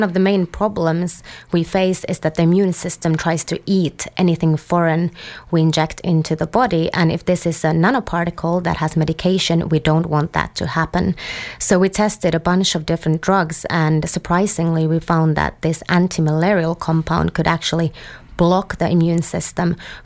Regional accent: Finland; So I did a bachelor and master's degree in my home country in Finland in biology.

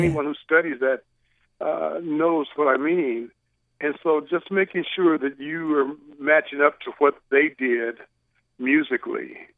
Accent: Kansas City, Missouri, United States; from the time I was growing up in Kansas City, listening

